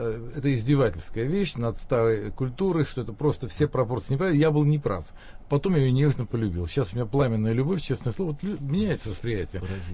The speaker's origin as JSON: {"language": "Russian", "region": "Yerevan", "country": "Armenia", "tie": "born or raised there", "moved": "yes", "lives_now": "Moscow, Russia", "said": "когда я приехал в город Москву очень давно, в 65-м году, поскольку я рос и вырос в Ереване, построен целиком из натурального камня"}